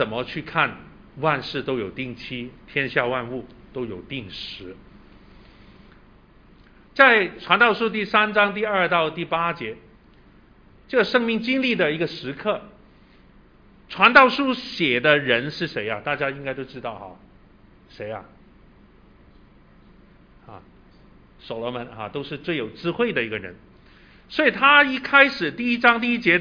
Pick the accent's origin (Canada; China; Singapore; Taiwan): China